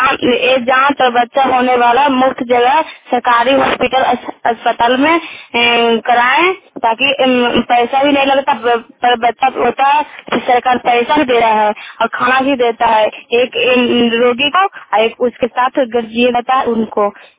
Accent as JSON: {"language": "Hindi", "region": "Bihar", "country": "India", "said": "मेरे रंजला की निवासी हूँ, हरनौत प्रखंड की हूँ।"}